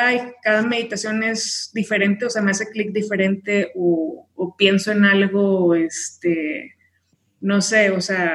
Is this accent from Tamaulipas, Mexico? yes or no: yes; Tamaulipas, Mexico; now in Mexico City, Mexico; vivo en Ciudad de México, pero soy de Tamaulipas, uh-huh. Tengo ya 7 años viviendo acá, y bueno, sí es un cambio de ciudad y de todo, ¿no? Del norte a la Ciudad de México.